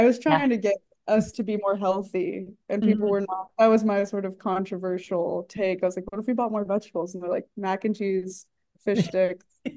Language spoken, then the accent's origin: English; Michigan, United States; I grew up pretty Baptist in Michigan, and so I was like a church kid. I went to Baptist school until I was 13